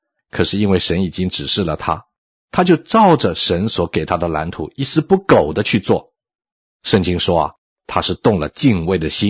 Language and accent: Chinese; China; 这个出入很可能是因为从前犹太人和我们中国人一样尊老敬贤的缘故